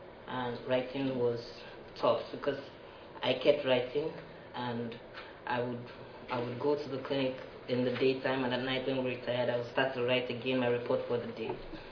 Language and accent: English; Nigeria; born there; even though I was born in Nigeria, worked there all my life